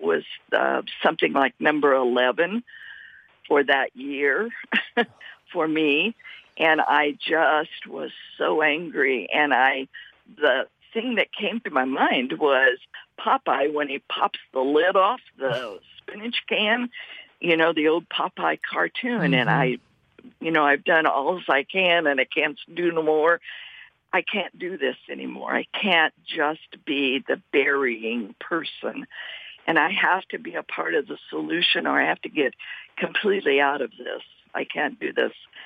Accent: Indianapolis, Indiana, United States; born or raised there

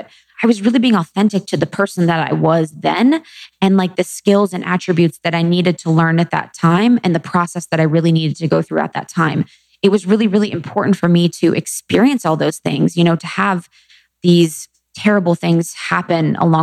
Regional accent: Ohio, United States; also born or lived in Chicago / New York; You know, I grew up in Ohio. I went to school in Ohio. I lived in Chicago.

